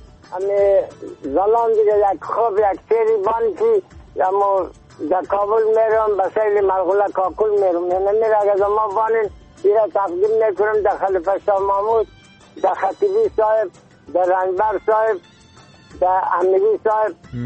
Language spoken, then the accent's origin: Persian; Dasht-e Safid, Bamyan, Afghanistan; قریه ما دشت سفید، ولسوالی ما کامل، ولایت ما بامیان. یعنی